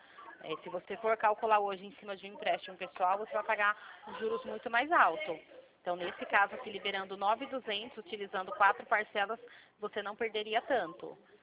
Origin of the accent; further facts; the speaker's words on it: Limeira, São Paulo, Brazil; Eu sou daqui de Limeira, interior de São Paulo.